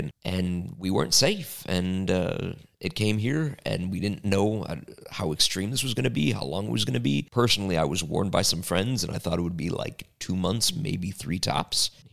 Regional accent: Chicago, Illinois, United States; because I grew up in Chicago going to these shows, I felt like it was back in the 90s

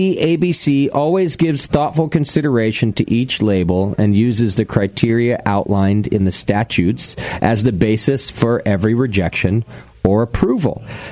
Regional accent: Utah, United States; We're from Utah. We're proud to be from Utah.

